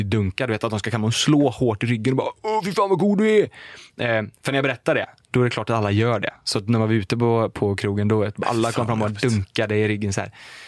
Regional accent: Smögen, Västra Götaland County, Sweden; Så flyttade jag till Smögen. Och så är jag uppväxt där. Det var nice alltså. Lugnt och skönt.

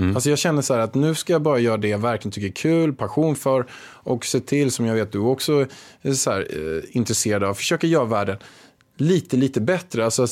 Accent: Haninge, Stockholm County, Sweden; jag är uppväxt i Vega i Haninge.

